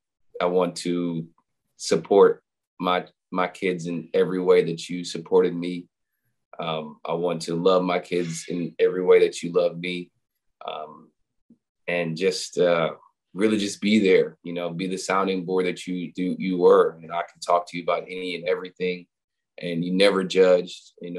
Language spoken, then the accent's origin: English; East Coast, United States; now in Los Angeles, United States; I know. But you gotta think I'm from the East Coast though.